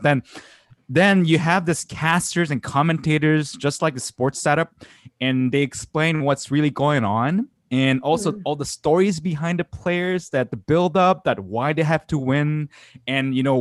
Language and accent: English; South Korea; English is a second language; where I grew up in South Korea